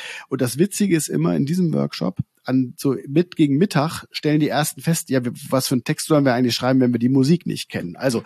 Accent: Hanover, Lower Saxony, Germany; Genau, ich bin in Hannover groß geworden.

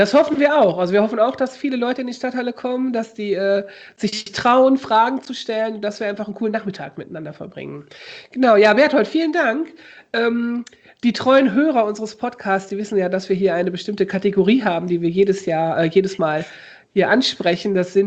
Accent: Osnabrück, Lower Saxony, Germany; Ich komme ja aus Osnabrück, ne?

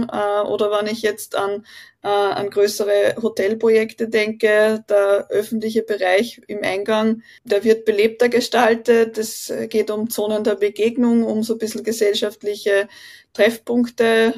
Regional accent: Leonding, Upper Austria, Austria; Ich komme aus Leonding in Österreich, nicht weit weg von der Donau.

